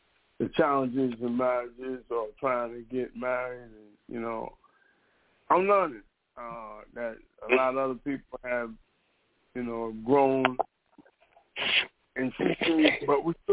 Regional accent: Fort Valley, Georgia, United States; I'm from Fort Valley, Georgia.

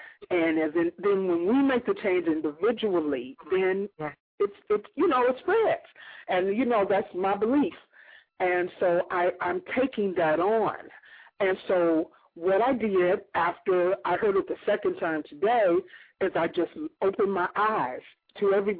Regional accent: Chicago, Illinois, United States; And I'm from Chicago, but this cold was a different kind of cold.

